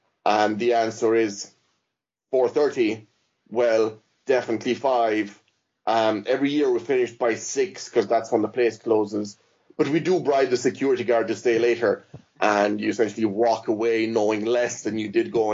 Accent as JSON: {"language": "English", "country": "Ireland", "said": "which to me as an Irishman is just a bizarre concept."}